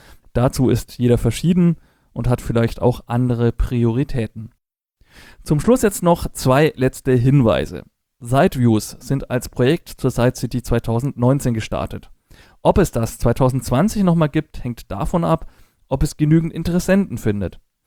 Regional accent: Bavaria, Germany

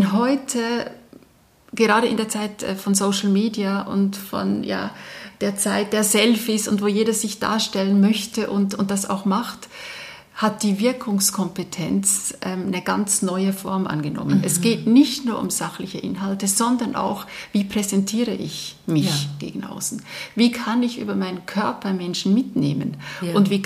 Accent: Switzerland; also born or lived in Munich, Germany; Ich bin Schweizerin, das hört man wahrscheinlich.

